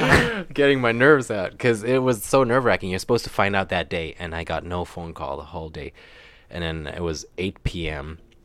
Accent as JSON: {"language": "English", "country": "Ethiopia", "tie": "born or raised there", "lives_now": "United States", "said": "So I went in and I said, hey, man, I grew up in Ethiopia. I'm not Somalian."}